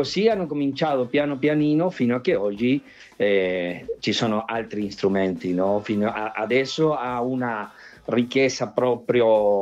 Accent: Montevideo, Uruguay; Italian is a second language; now in Italy; Noi siamo cresciuti anche Ángel Galcerano abitava in quei quartieri, in la curva di Maroñas, dove c'era pieno di italiani

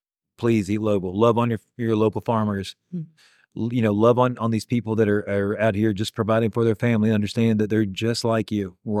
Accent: the South, United States; we used to gather all around, like, I'm from the South.

